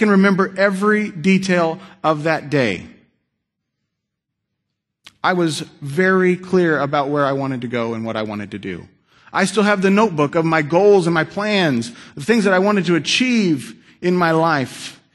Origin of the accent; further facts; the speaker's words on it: Rancho Cordova, California, United States; I remember as a child, I grew up right here in Rancho Cordova.